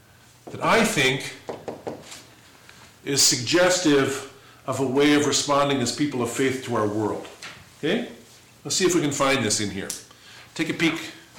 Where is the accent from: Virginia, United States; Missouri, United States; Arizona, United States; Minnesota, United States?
Arizona, United States; Tucson; also born or lived in South Dakota; Tucson is a neat city, bounded on four sides by the mountains. And the city, when we first moved there, when I was like in fifth, sixth grade from South Dakota, was struck